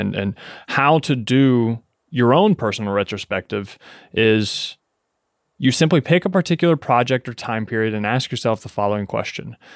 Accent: Kentucky, United States; moved away as an adult; also born or lived in Lexington, Kentucky; now in New York City, United States; I was born and raised in Kentucky, right? In a 20,000 person small town. And then I moved to Lexington, Kentucky for college to go to university.

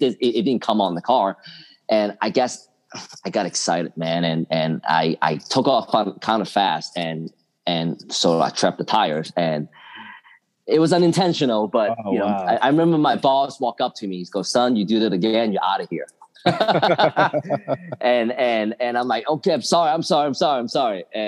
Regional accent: Hong Kong; I grew up in Hong Kong, originally from Hong Kong.

